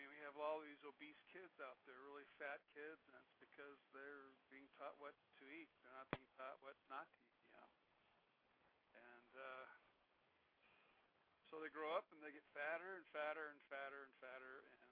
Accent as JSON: {"language": "English", "town": "Oceanside", "region": "California", "country": "United States", "tie": "born or raised there", "said": "I remember growing up in Oceanside. You know, and I'd leave the house at 10 o'clock in the morning, and I'd walk all over town."}